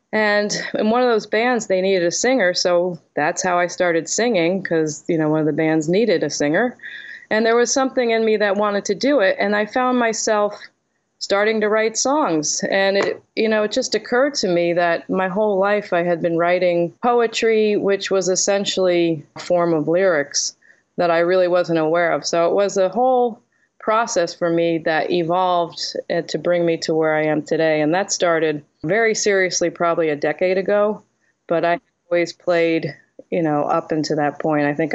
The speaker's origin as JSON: {"language": "English", "region": "Connecticut", "country": "United States", "tie": "born or raised there", "moved": "yes", "said": "I grew up in Connecticut, so okay. Mostly Connecticut. Then I moved to Boston afterwards for school."}